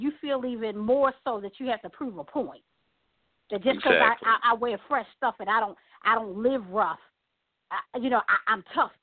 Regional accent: Baltimore, Maryland, United States; of course, I'm originally from Baltimore

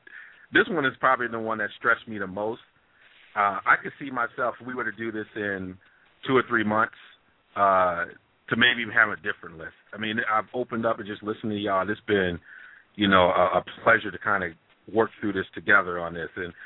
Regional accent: Midwest, United States; it gave insight to a whole part of life and culture that I hadn't even conceived as someone growing up in the Midwest.

